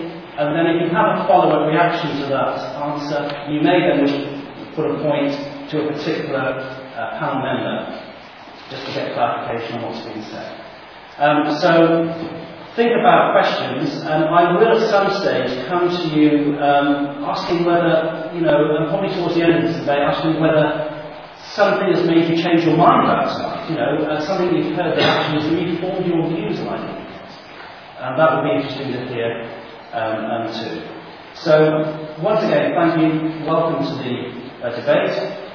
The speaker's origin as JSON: {"language": "English", "town": "Swindon", "region": "South West England", "country": "United Kingdom", "tie": "born or raised there", "said": "As being born and bred in Swindon, I'm delighted to be chairing this debate."}